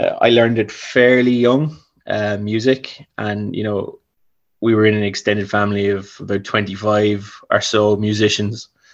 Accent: Cork, Munster, Ireland; So basically, I am from Cork.

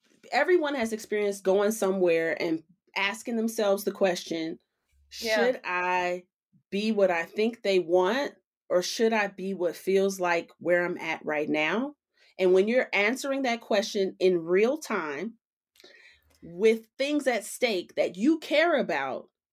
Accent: Chicago, Illinois, United States; I'm from Chicago and I moved here.

